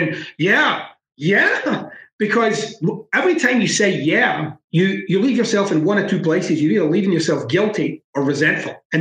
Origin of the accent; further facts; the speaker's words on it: Glasgow, Scotland, United Kingdom; So I was raised on the mean streets of Glasgow, right? I'm Scottish, so, and I'm from the east end of Glasgow. That's like, it's like the not good side of Glasgow.